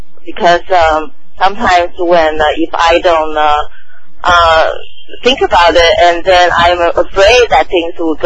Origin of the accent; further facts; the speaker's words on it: Taiwan; now in United States; In Taiwan.